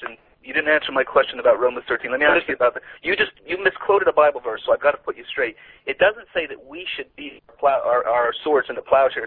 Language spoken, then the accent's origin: English; United States; now in Ireland; As an American, but like I said, I've been in Ireland the last 13 years.